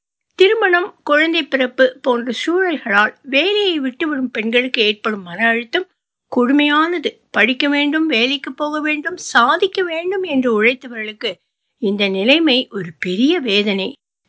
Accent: Puducherry, India; moved away as an adult; now in Chennai, India; எனது ஊர் பாண்டிச்சேரி. கூட்டு குடும்பத்தில் வளர்ந்தேன்.

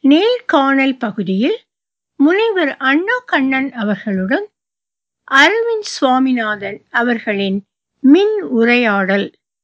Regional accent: Chennai, Tamil Nadu, India; also born or lived in Tiruvarur / Kodali Karuppur; இன்றைய அரியலூர் மாவட்டத்தில் உள்ள கோடாலி கருப்பூர் என்ற கிராமத்தில் நான் பிறந்தேன். வளர்ந்தது சென்னையிலும் திருவாரூரிலும். … தமிழாசிரியர்.

